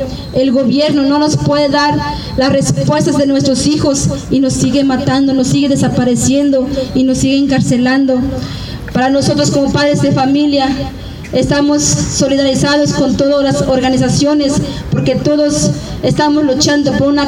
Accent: Mexico; porque no podemos estar callados como mexicanos.

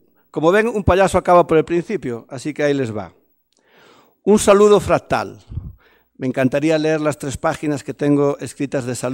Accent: Galicia, Spain; soy más gallego que el padre de Mafalda, de Manolito en las historias de Mafalda.

